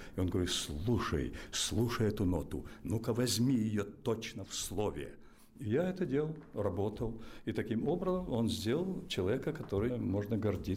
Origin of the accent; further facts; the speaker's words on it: Ukraine; first language Ukrainian; Russian is a second language; я по национальности украинец, мой родной язык украинский, и я закончил Киевский театральный институт на украинском языке.